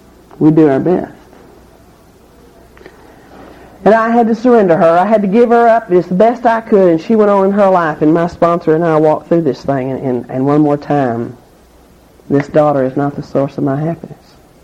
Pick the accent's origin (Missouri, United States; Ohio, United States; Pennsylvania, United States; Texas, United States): Texas, United States; Lubbock; And I was over in Oklahoma, and I went back to Lubbock, my hometown, for a convention 5.5 years ago.